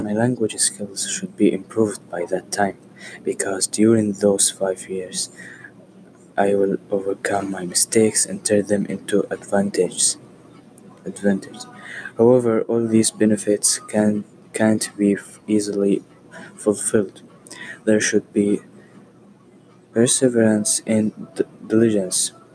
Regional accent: Eritrea; also born or lived in Kuwait; I am Eritrean and I was born in Kuwait. I speak Arabic in my home country.

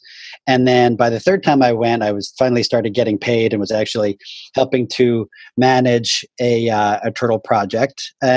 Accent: Pennsylvania, United States; I'm from the Pennsylvania, and I got my degree from Penn State.

